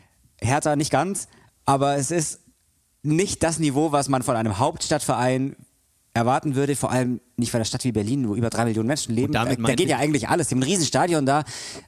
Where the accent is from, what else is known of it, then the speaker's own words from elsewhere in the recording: Vorarlberg, Austria; Und nicht allzu weit entfernt von Alba, wo ich herkomme